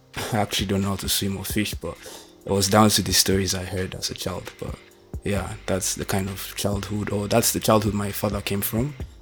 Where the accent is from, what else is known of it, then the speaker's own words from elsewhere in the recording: Ogbudu, Delta, Nigeria; also born or lived in Lagos; I'm from Delta State, Nigeria.